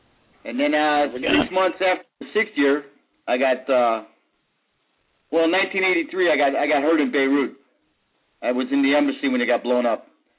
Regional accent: Chicago, Illinois, United States; moved away; I'm originally from Chicago. In 1979, when I left, it was September.

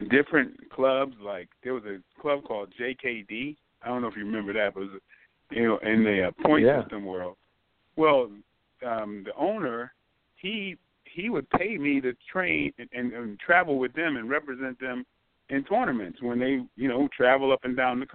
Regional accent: Bridgeport, Connecticut, United States; also born or lived in Brooklyn, United States; Well, I was born in Brooklyn, and then I started there, and then we moved to Connecticut, to Bridgeport, Connecticut, which was actually rougher than Brooklyn.

